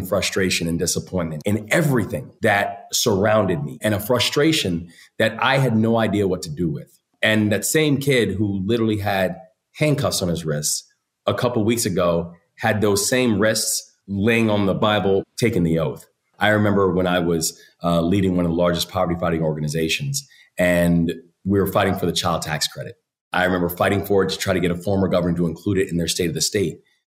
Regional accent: Maryland, United States; in my home state, I'm a third generation Marylander. I love everything about this place.

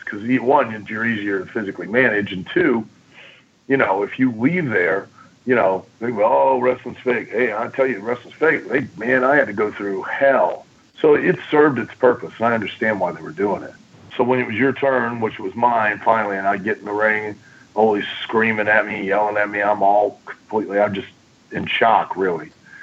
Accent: Lima, Ohio, United States; I grew up in Lima, Ohio. It's about an hour south of Toledo and an hour north of Dayton. It's out in the middle of nowhere.

